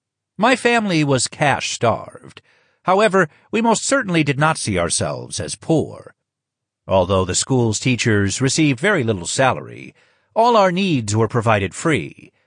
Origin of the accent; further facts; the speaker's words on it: Hanover, New Hampshire, United States; born there; When I was born in Hanover, New Hampshire, he was recuperating from a broken hip in a Texas hospital.